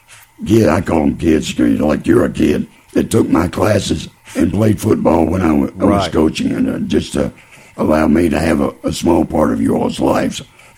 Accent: Louisville, Kentucky, United States; Like I told you, I was from Louisville.

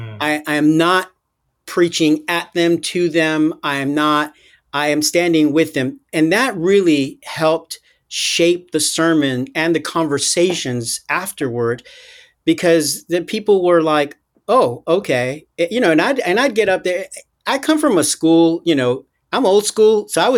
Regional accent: Brooklyn, New York, United States; So I was born and raised in Brooklyn, spent some time in the suburbs for a bit, but mostly in Brooklyn.

